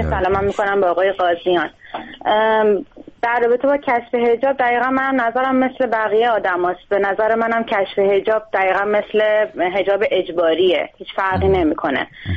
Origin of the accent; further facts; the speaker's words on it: Iran; now in Norway; ما خانمای ایرانی که از ایران اومدیم، الان چند سالم هست، حالا بعضی بیشتر بعضی مثل من کمتر، اومدم بیرون